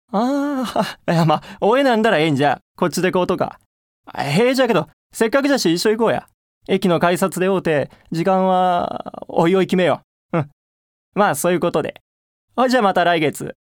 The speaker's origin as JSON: {"language": "Japanese", "town": "Kurashiki", "region": "Okayama", "country": "Japan", "said": "岡山県倉敷市出身です。"}